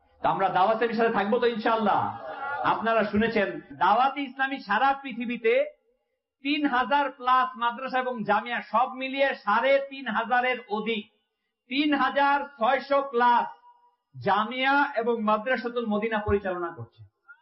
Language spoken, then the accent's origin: Bangla; Munshiganj, Dhaka Division, Bangladesh; আলু লাগায় এদিকে, আলু রেখাইতে আমাদের বাড়ি তো মুন্সিগঞ্জ, আলুর দেশ।